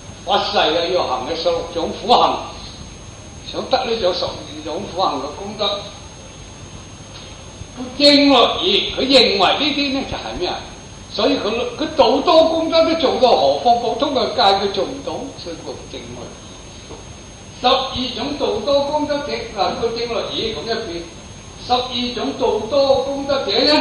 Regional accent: Hong Kong; 我哋香港人哋去重奸坐好靓添，好过好多地方。

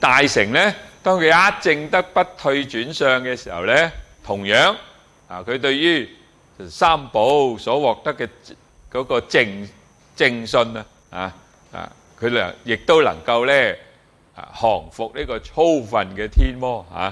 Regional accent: China; 所以點解我哋中國人講死一定做鬼嘅？

